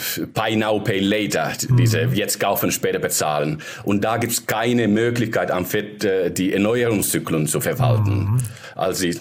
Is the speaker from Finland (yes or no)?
yes; Finland; German is a second language; Wir sind in Estonia und ich bin aus Finnland ursprünglich.